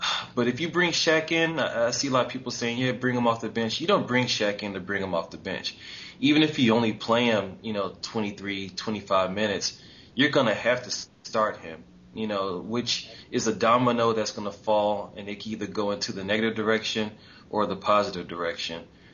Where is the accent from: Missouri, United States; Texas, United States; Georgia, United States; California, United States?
Texas, United States; You know, I'm originally from Texas, but I went to school in Atlanta